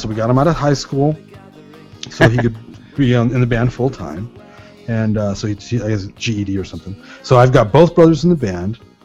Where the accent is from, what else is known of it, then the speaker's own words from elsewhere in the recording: California, United States; we're all from Southern Cal